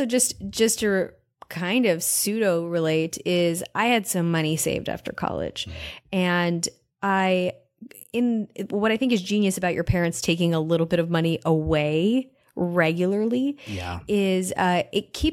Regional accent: Uzbekistan; I come from Uzbekistan.

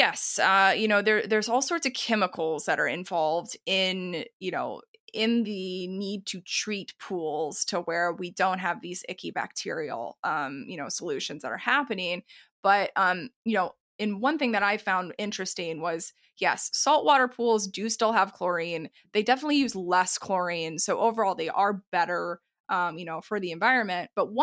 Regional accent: Texas, United States; I grew up in Texas, where, I mean, you'd be hard to find a house that didn't have a pool.

